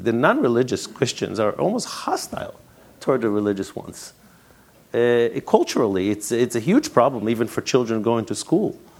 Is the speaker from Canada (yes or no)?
no; Kristiansand, Agder, Norway; And I had a chance to speak to one of those state church leaders in my hometown, in Kristiansand.